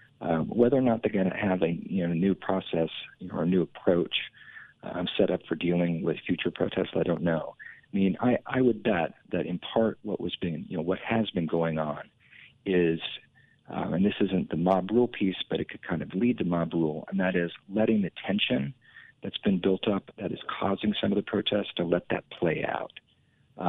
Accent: Sublette, Kansas, United States; Yeah, I grew up in Sublette, you know, down by Dodge City, Garden City, liberal.

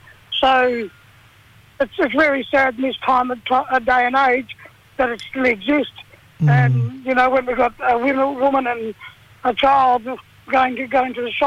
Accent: Albany, Western Australia, Australia; I'm a Noongar Willaman man, Menang Willaman man from over here in WA, deep south, Albany Way.

